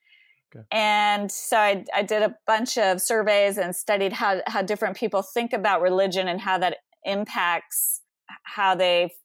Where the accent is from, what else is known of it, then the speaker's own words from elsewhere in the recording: Rocky Mountains, United States; now in Boston, United States; I live in Boston now, but you know, I was from the Rocky Mountains